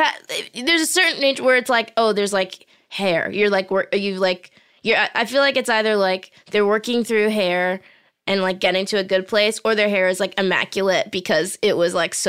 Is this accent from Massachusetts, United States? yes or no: yes; Boston, Massachusetts, United States; I'm from Boston. Yeah, there's no passing. There's no passing in Boston.